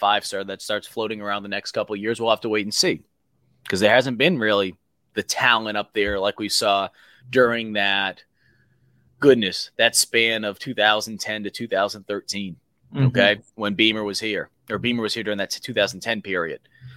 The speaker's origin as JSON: {"language": "English", "region": "Massachusetts", "country": "United States", "said": "I'm from Massachusetts. I can tell you right now, you're not going to be winning a lot of games if you just have just Massachusetts talent on it."}